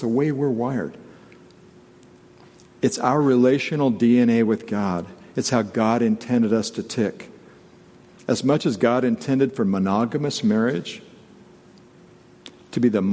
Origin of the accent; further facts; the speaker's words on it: Texas, United States; I grew up in Texas, and they had blue laws, Sunday blue laws.